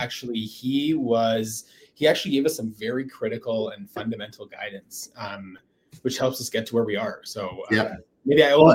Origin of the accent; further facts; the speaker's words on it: Calgary, Alberta, Canada; being born and raised in Calgary, came home to Calgary